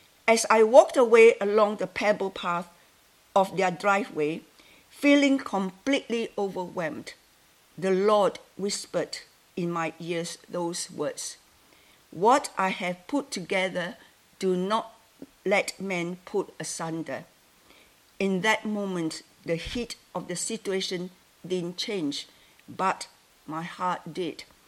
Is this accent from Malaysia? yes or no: yes; Malaysia; he was offered a job right in my hometown in Malaysia without even applying.